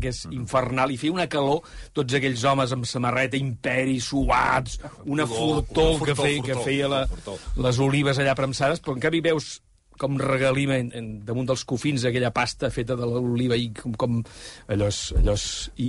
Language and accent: Catalan; Reus, Catalonia, Spain; vaig arribar, tenem el vermut de Reus. Dic, coño, pues, si jo vinc d'allà i no...